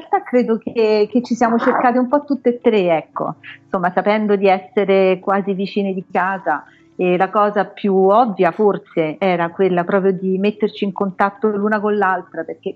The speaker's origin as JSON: {"language": "Italian", "town": "Maccarese", "region": "Lazio", "country": "Italy", "said": "io vengo da Macciarese, vicino Roma"}